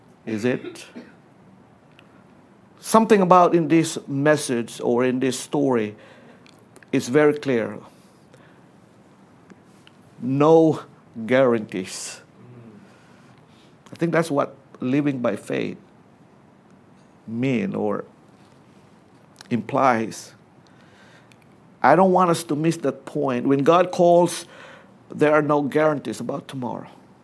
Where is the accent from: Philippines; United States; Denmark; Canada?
Philippines; I said, well, I'm a Filipino.